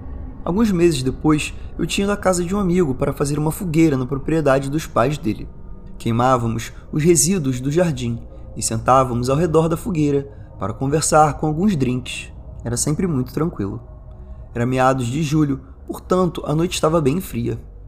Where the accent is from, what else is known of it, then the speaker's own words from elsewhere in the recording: Australia; eu provavelmente tinha uns 19 anos. Sou australiano e costumava trabalhar em um posto de gasolina rural, 24 horas por dia, 7 dias por semana, em uma cidade pequena.